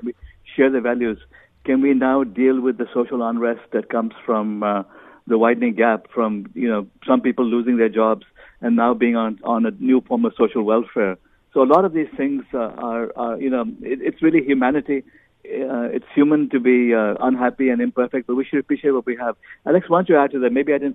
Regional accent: India; born there; I was born in India. You go back to ancient India, what we valued was knowledge, enlightenment.

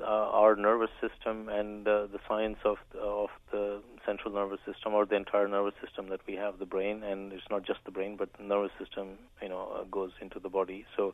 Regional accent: India; Yeah, I grew up in India

